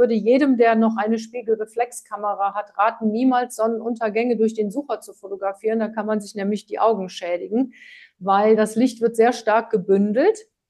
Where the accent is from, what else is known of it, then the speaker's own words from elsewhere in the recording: Cologne, North Rhine-Westphalia, Germany; born there; Ich bin ja in Köln geboren